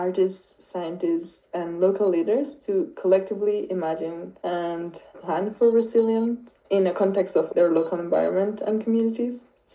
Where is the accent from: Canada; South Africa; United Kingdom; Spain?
Spain; English is a second language; also born or lived in Chile; now in United States; I was born in Chile, grew up in Spain, and found myself living on MDI thanks to my studies as a human ecologist at College of the Atlantic.